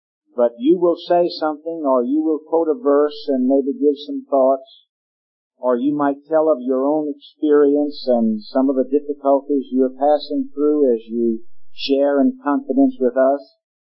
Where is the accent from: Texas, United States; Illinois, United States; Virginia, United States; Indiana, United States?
Virginia, United States; Richmond; Saturday night, I'll drive 3.5 hours to Richmond, my hometown, and minister there on the Lord's Day